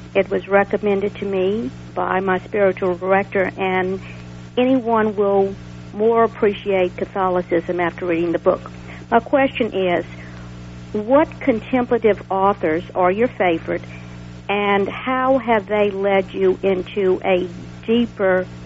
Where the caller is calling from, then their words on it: Louisiana, United States; Louisiana.